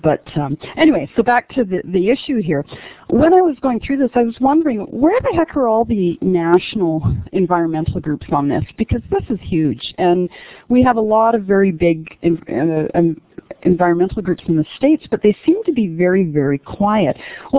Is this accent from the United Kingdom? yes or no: no; Canada; I'm just a Canadian up here interested in plants and trees and animals or whatever.